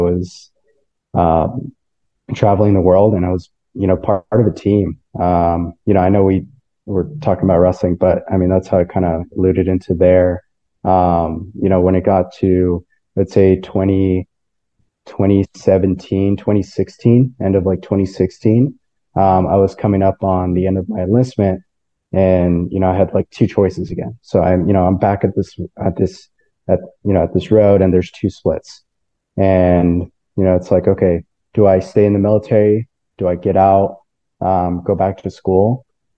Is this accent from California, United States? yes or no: yes; Madera, California, United States; So I was born and raised in Madera, California.